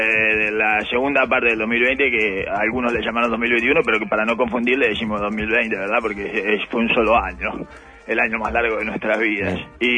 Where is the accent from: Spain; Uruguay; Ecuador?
Uruguay; Como todo uruguayo resentido